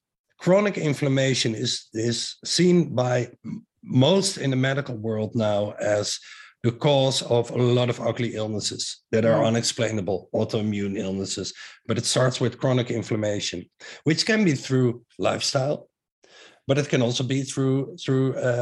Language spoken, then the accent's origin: English; Netherlands; accent: Dutch; English is a second language; I live in Amsterdam. Mm. As you may have heard, my accent, very Dutch accent, and I have 5 kids here